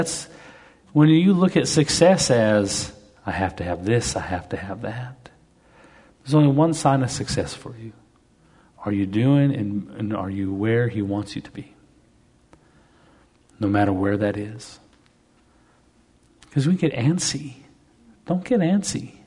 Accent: Canada; I don't know if it's because I'm Canadian or it's just my personality.

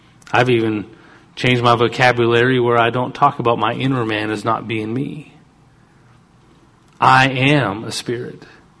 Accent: Canada; I'm Canadian. I love being Canadian. I wear Canadian t-shirts.

